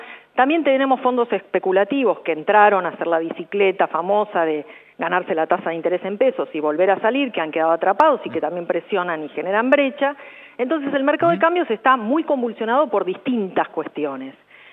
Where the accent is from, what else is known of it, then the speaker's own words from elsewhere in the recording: Argentina; que somos los propios argentinos y argentinas ahorrando en dólares.